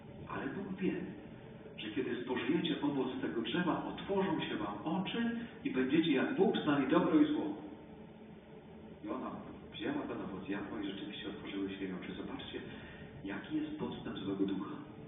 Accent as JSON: {"language": "Polish", "town": "Świdnik", "region": "Lublin Voivodeship", "country": "Poland", "said": "Jak pamiętam, w Świdniku, ja pochodzę ze Świdnika, nie można było zrobić lotniska"}